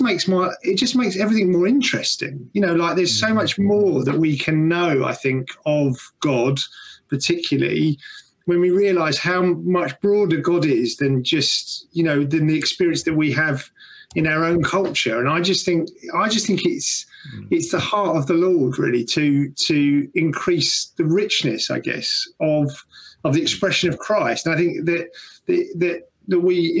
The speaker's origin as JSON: {"language": "English", "region": "London", "country": "United Kingdom", "tie": "born or raised there", "said": "I mean, you know, I'm English. I've lived inside the M25 my whole life."}